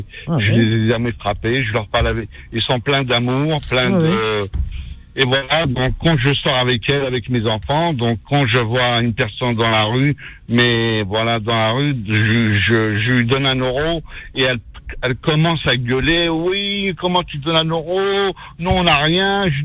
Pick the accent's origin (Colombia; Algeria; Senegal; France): France; je suis venu en France en 1974. J'ai grandi en France